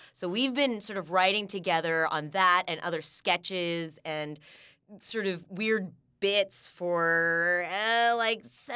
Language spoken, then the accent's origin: English; Los Angeles, California, United States; Oh, L.A. Mm. So I'm one of the few L.A. natives, and I did the whole child acting thing.